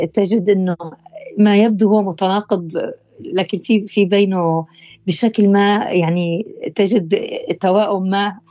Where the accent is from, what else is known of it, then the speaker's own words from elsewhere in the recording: Abha, Asir, Saudi Arabia; also born or lived in Jeddah / Khobar; أنا ولدت في مدينة أبها في السعودية، ونشأت يعني طول عمري في السعودية، ودراستي كانت كلها في السعودية حتى دراستي الجامعية، درست في جامعة الملك عبد العزيز في جدة، وثم يعني أيضا عملت في السعودية فترة، واستقريت في مدينة الخبر